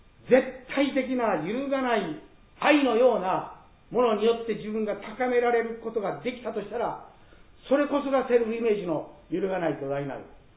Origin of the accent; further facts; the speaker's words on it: Higashiosaka, Osaka, Japan; 私も東大阪市出身なんです。